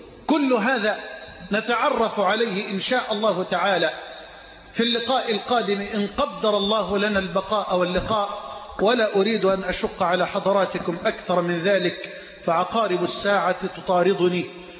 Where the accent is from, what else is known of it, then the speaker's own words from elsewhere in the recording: Egypt; بلدنا مصر